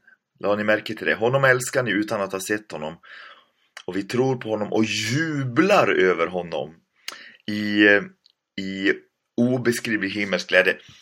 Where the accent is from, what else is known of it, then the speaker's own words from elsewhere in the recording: Sweden; Det här kan ju låta lite märkligt, för vi är ju svenskar och lite till tillbakadragna.